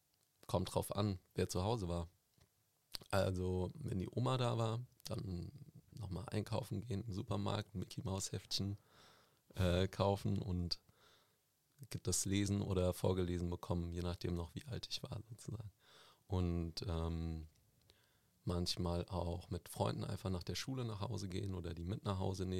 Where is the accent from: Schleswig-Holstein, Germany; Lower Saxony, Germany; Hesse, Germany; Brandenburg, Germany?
Hesse, Germany; Frankfurt; also born or lived in United States; Ich bin geboren im Bürgerhospital, ganz genau genommen. Und ich bin aufgewachsen im Ostend, Ostend, Ecke Bornheim.